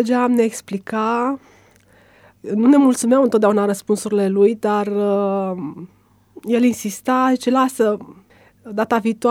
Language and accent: Romanian; Câmpina, Prahova, Romania; În Câmpina.